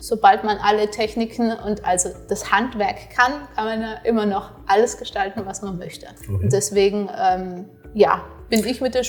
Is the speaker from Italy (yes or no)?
yes; Trentino-Alto Adige, Italy; Bei uns in Südtirol wechselt man erst nach der 8. Klasse aufs Gymnasium.